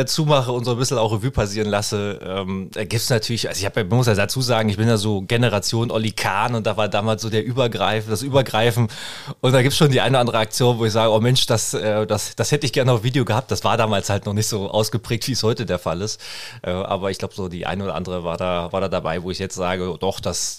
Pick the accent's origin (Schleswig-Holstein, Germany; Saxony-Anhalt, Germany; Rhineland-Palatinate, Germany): Saxony-Anhalt, Germany; Haldensleben; 36 Jahre. Stolzer Papa einer kleinen Tochter und gebürtiger Haldensleber, komme also hier aus der Region